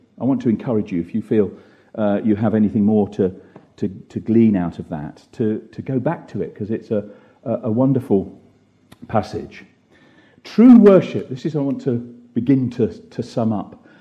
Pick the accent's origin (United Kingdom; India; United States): United Kingdom; we're British, so when we're set free, we say, thank you very much indeed